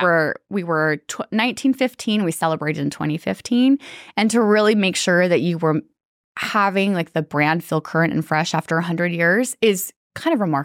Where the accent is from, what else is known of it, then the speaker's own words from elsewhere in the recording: Utah, United States; And like my home, I'm from Utah. Everybody's friendly and nice and just like Austin.